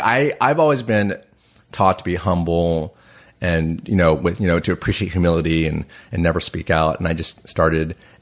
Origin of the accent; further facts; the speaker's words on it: Dallas, Texas, United States; like when I grew up in Dallas and predominantly white society, and I feel like I was always inferior.